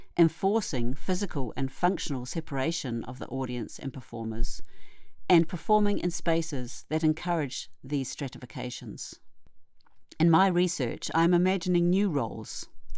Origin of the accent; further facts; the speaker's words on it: New Zealand; now in Netherlands; I was born and bred in Aotearoa, New Zealand, but have been based in the Netherlands since the late 80s.